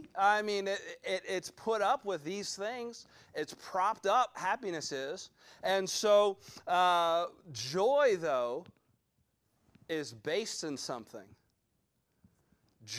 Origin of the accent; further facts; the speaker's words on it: Georgia, United States; also born or lived in South Carolina; There was a lady at the church I grew up in Georgia. You thought I was from South Carolina. No, I was a transplant from South Carolina. You've really got a Georgia boy on your hands.